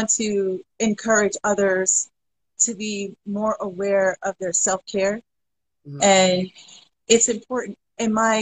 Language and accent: English; East Coast, United States; The part of where I'm from the East Coast. And some people say there's a certain culture to the East Coast that provides a little more honesty, brutal honesty